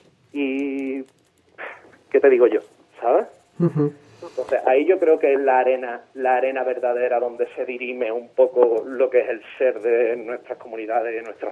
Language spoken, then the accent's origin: Spanish; Andalusia, Spain; la economía o la política de la región andaluza, que es de donde yo soy